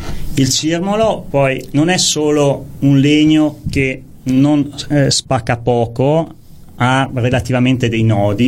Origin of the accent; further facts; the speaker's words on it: Trentino-Alto Adige, Italy; born there; Noi siamo nati in Trentino e saremo sempre trentini